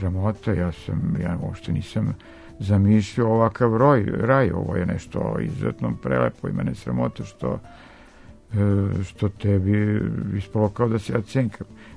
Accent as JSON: {"language": "Serbian", "country": "Serbia", "said": "mi smo iz Srbije."}